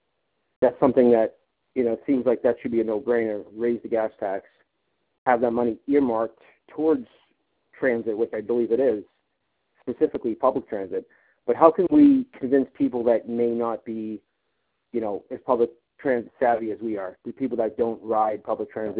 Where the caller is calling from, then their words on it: Boston, Massachusetts, United States; I'm calling from Boston.